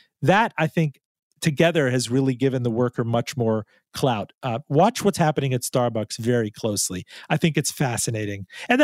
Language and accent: English; New York, United States; I'm from the Zabar's district. I know this spiel.